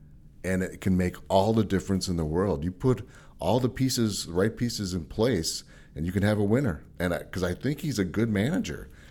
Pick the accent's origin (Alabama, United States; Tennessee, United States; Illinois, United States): Illinois, United States; Chicago; now in Houston, United States; I grew up in the Chicago area. I grew up a Chicago Blackhawks fan, hockey. So we don't see much hockey down here in the Houston area.